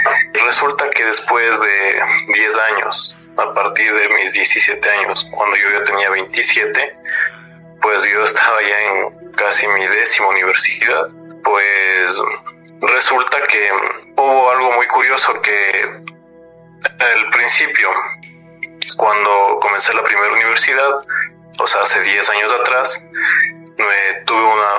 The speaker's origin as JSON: {"language": "Spanish", "country": "Ecuador", "said": "soy de San Gorky, Ecuador."}